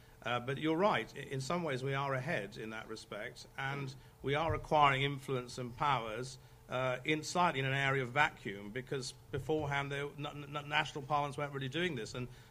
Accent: United Kingdom; And I, as a British MEP, don't have a problem

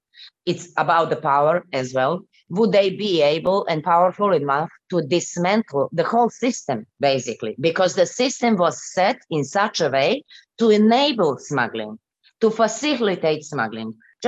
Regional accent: Montenegro; I mean, I'm coming from Montenegro and we have so many examples.

